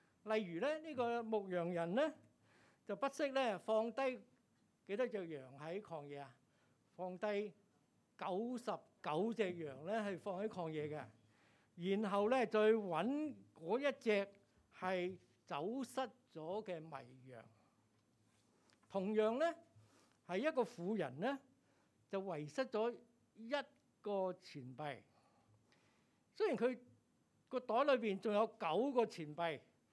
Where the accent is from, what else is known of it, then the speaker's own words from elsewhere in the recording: Hong Kong; 令到我們香港人呢很振奮啊。